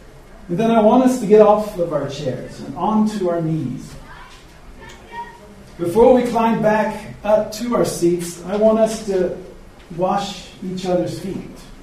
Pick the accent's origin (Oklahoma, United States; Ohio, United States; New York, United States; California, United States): Oklahoma, United States; much more unique than I grew up in Southwest Oklahoma.